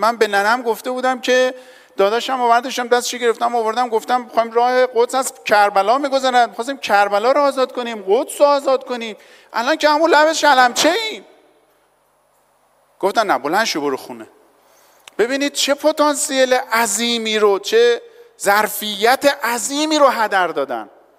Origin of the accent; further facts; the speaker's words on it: Iran; میخوام به عنوان یک ایرانی در توسعه اقتصادی نقش آفرینی کنم